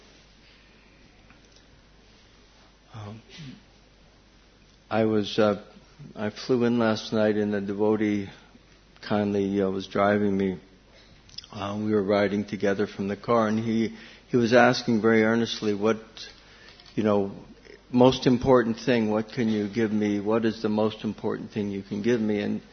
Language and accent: English; United States; Certainly when we grew up in America